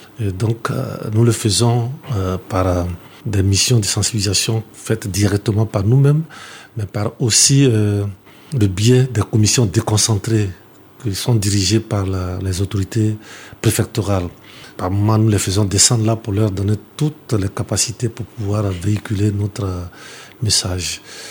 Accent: Katiola, Vallée du Bandama, Côte d’Ivoire; aller faire une collecte chez moi à Katiola

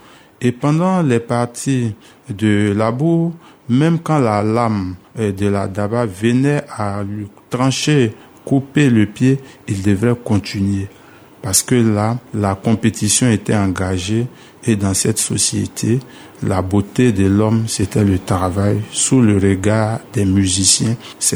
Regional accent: Korhogo, Savanes, Côte d’Ivoire; Vous l'avez dit, je suis Sénan de Korogo.

